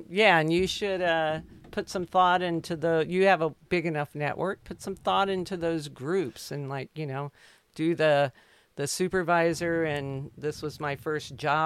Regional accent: Dayton, Ohio, United States; moved away as an adult; well, I grew up in Dayton, Ohio. I didn't even know who Smokey the Bear was, and I moved out west when I was 18.

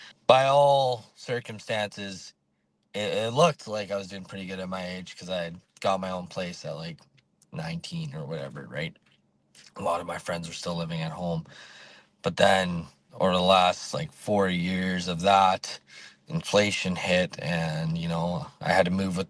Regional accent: Vancouver, British Columbia, Canada; I grew up in Vancouver, BC, and it's an expensive city, right?

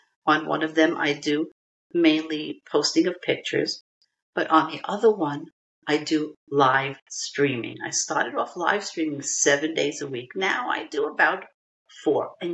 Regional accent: Brooklyn, New York, United States; I was born in Brooklyn, a wonderful place to be brought up, in a time that was a wonderful, simple time.

